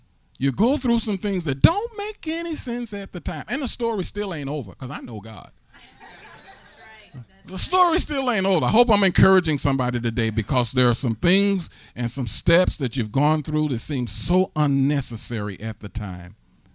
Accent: St. Louis, Missouri, United States; now in Harrisburg, United States; Turns out she's from Kansas City, Missouri. We're from St. Louis, Missouri.

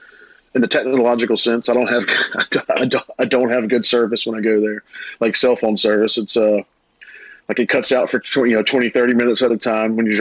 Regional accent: Hainesville, Louisiana, United States; I grew up in Hainesville, and then moved. And I ended up, when I started playing music, I moved to Ruston, where Louisiana Tech is

